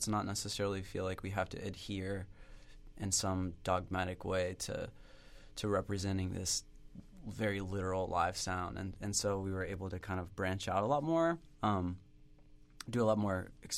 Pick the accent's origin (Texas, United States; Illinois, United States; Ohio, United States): Ohio, United States; But I'm from Southeast Ohio, and, you know, there's a certain presence of, you know, the folk influence and things like that.